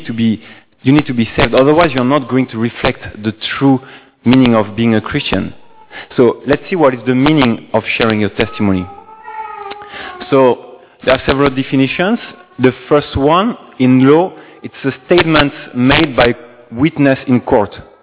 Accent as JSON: {"language": "English", "country": "France", "second_language": "English", "said": "I'm from France"}